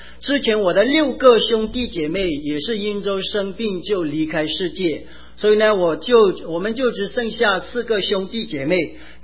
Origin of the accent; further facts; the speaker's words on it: Myanmar; 那我是来自一个基督徒的家庭